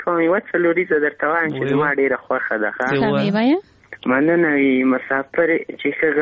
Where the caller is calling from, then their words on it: Ghazni, Afghanistan; وړی کمې در سره د غزنی ولایت نه نیولې